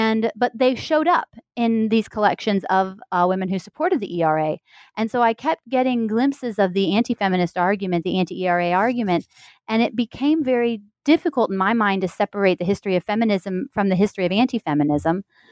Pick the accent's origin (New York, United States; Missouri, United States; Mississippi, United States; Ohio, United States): Missouri, United States; I am a Midwesterner. I'm from Missouri.